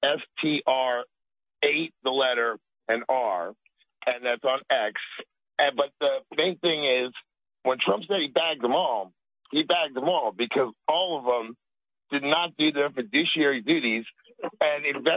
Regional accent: United States; Now, in reference to the Turkey Day, I am an American. I live in an RV.

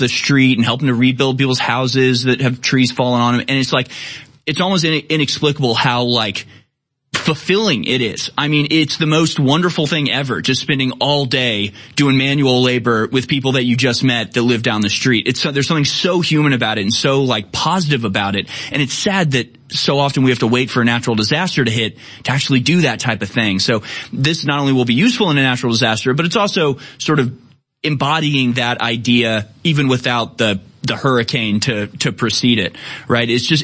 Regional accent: Houston, Texas, United States; And I just think back to growing up in Houston and going through hurricanes.

